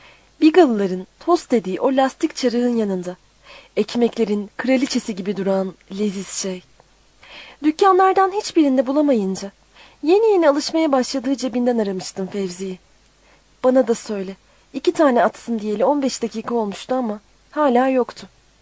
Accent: Bandırma, Balıkesir, Turkey; moved away as an adult; Anne tarafım Bursa. Mudanya'dan gerçi. 93 muhacirlerindenmiş. Ama Bandırma'da doğdum. Burada büyüdüm. Okumaya çıkana kadar.

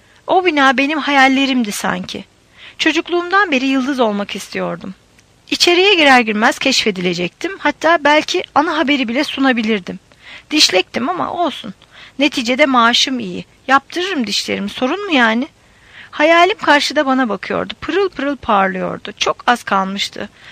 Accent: İzmir, Turkey; Ya memleketim olan İzmir'e gidecektim ya da okuldan sonra ciddi bir adım olarak onun yaşadığı şehirde, yani Ankara'da kalacaktım.

